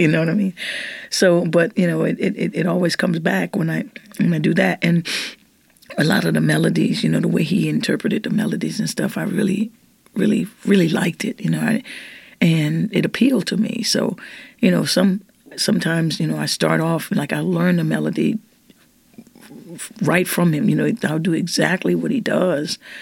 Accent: New Orleans, Louisiana, United States; I grew up in the Treme

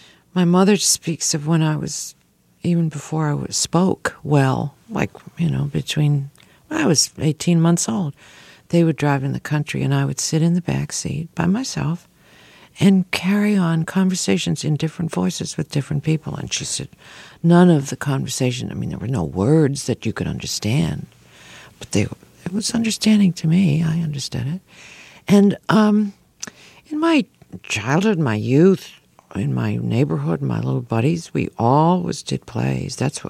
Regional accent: Buffalo, New York, United States; I grew up in Buffalo.

